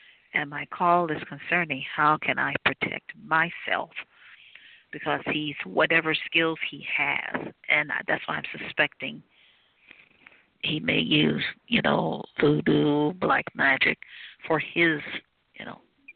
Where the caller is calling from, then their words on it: Cleveland, Ohio, United States; I'm calling from Cleveland, Ohio.